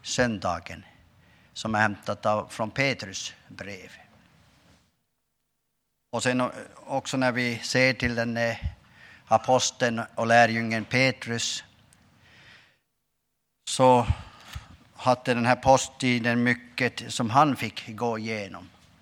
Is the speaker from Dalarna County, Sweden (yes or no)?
no; Kuttainen, Norrbotten County, Sweden; Och så vill jag också frambära hälsningar från min hembygd i Kuttainen.